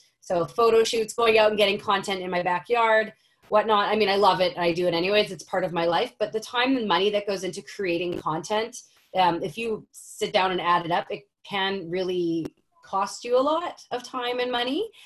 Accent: Winnipeg, Manitoba, Canada; I'm from Winnipeg. I went to school for public relations at the University of Winnipeg. I worked for Lululemon for about 3.5 years and worked in Winnipeg, Edmonton, moved to Vancouver

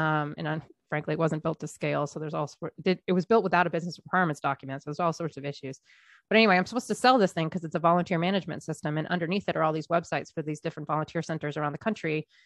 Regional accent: Maine, United States; because I grew up in Maine in the deep winter. There's nothing to do.

